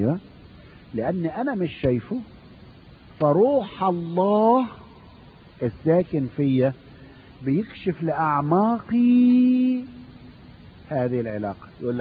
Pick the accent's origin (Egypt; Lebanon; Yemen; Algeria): Egypt; Upper Egypt; اي احنا عندنا في الصعيد وفي الفلاحين موجوده